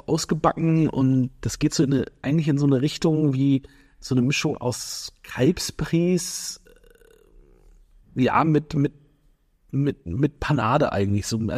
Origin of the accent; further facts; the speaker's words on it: Austria; born there; auch gebürtiger Österreicher.